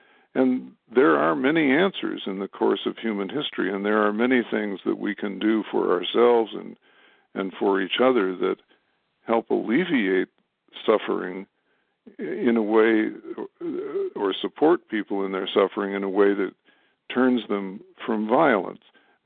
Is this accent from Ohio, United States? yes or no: no; Madison, Wisconsin, United States; their impact on my hometown of Madison, Wisconsin